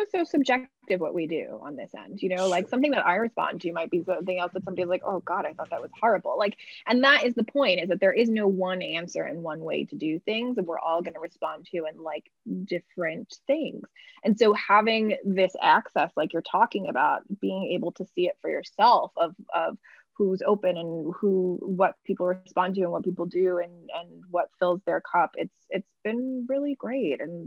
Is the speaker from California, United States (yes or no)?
no; New Rochelle, New York, United States; You know, I grew up in New York, in New Rochelle in Westchester County, and the Westchester Broadway Theater just closed its doors after 46 years.